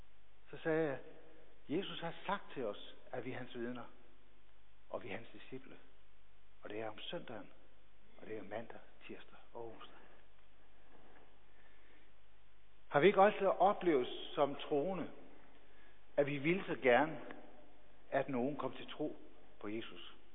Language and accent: Danish; Central Denmark Region, Denmark; Jeg er født og opvokset i Vestjylland. Jeg har altid været i kristne miljøer.